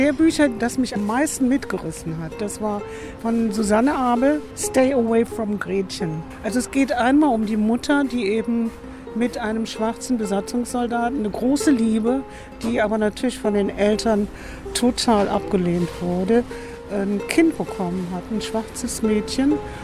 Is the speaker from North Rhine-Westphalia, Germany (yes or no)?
yes; Aachen, North Rhine-Westphalia, Germany; Ich komme aus Aachen, bin ehemalige Lehrerin für Sonderpädagogik